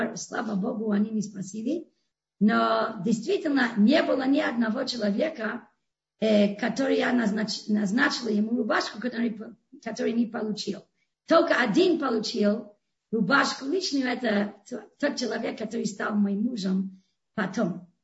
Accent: Los Angeles, California, United States; Так что я выросла в Лос-Анджелесе

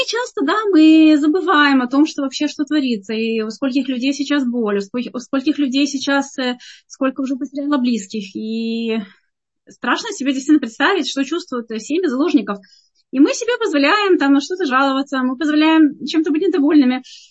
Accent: Ukraine; now in Israel; мы беженцы с Украины

